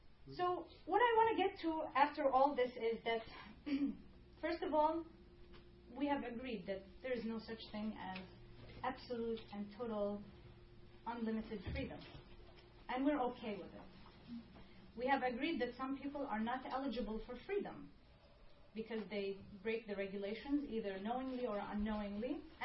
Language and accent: English; Egypt; now in United States; Even though I am born Egyptian and I'm now American, I did not have free will to be born to a country. Maybe I wanted to be English or Finnish or Russian, but I was born Egyptian, right? Now, since I lived in Egypt and I grew up in that country